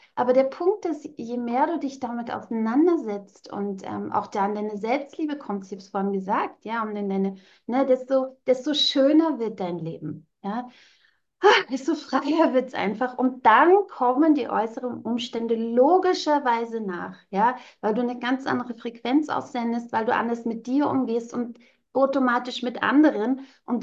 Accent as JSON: {"language": "German", "region": "East Germany", "country": "Germany", "tie": "born or raised there", "said": "ich bin in der DDR geboren und aufgewachsen, ja."}